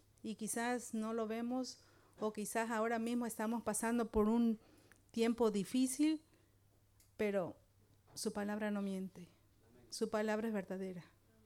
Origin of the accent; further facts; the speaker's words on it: Mexico; now in Switzerland; soy de México. Estuve aquí 10 años, 11 años en la iglesia de Centro Cristiano y la verdad que para mí fue una gran bendición. Después ahora estoy en Suiza, tengo 7 años ahí